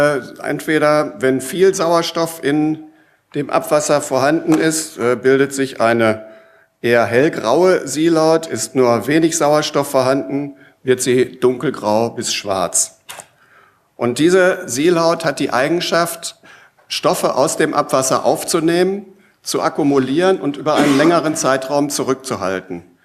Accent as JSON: {"language": "German", "town": "Bielefeld", "region": "North Rhine-Westphalia", "country": "Germany", "tie": "born or raised there", "said": "ein paar Worte über meine Heimatstadt Bielefeld, ganz in der Nähe von der Stelle"}